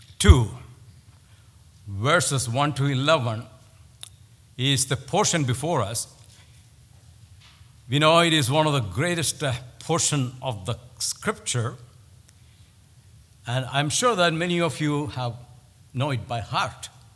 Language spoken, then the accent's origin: English; India; When I was growing up in India, we had many of those connecting.